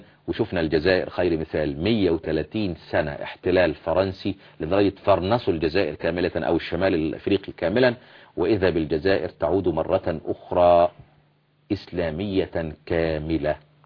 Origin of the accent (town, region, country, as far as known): Egypt